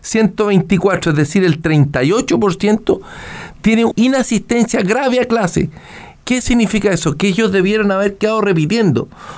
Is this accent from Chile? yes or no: yes; Chile; Somos todos chilenos